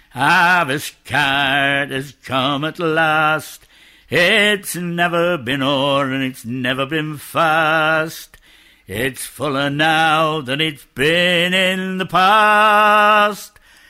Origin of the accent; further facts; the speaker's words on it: London, United Kingdom; I grew up in the East End of London. I was born in the East End of London. About 3 years before the Second World War started.